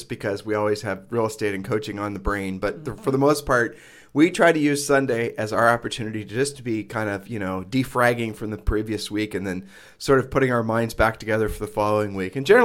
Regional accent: Midwest, United States; I mean, we live in this island, and I know growing up in the Midwest

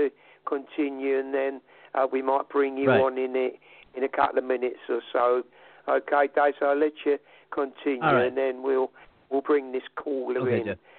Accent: London, United Kingdom; accent: Cockney; I mean, I'm an old Londoner. And everybody calls me a Cockney because it's my accent.

